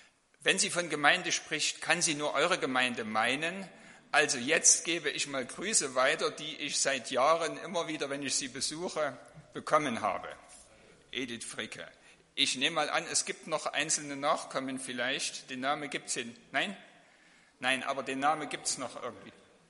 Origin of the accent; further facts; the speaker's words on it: Saxony, Germany; born there; eigentlich bin ich gebürtig in Sachsen. Das verrät die Sprache.